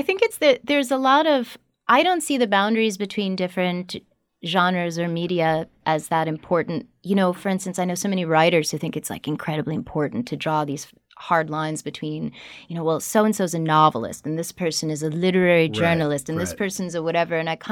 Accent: New York City, New York, United States; In New York City, in Manhattan.

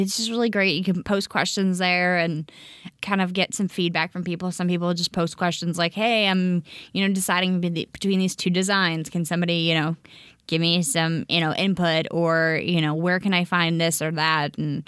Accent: California, United States; also born or lived in New York; I was the new kid when I was little, when I moved from California to New York, and then I was the new kid again when I moved from New York back to California.

